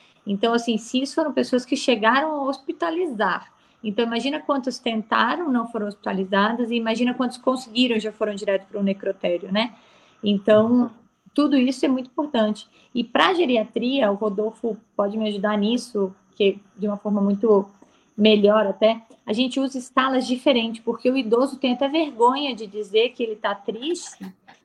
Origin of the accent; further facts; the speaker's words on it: Balneário Camboriú, Santa Catarina, Brazil; Eu sou de uma cidade, né, eu fui criada, né, em Balneário Camboriú, e nessa cidade a gente tem um alto índice de suicídio em jovens da dependência química, né, que é uma cidade de muitas festas, muita música eletrônica, muitas baladas em si.